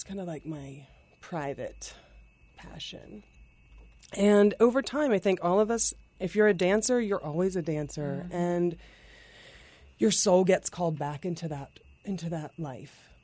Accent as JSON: {"language": "English", "region": "West Virginia", "country": "United States", "tie": "born or raised there", "said": "growing up in West Virginia, the dance studio of local West Virginia."}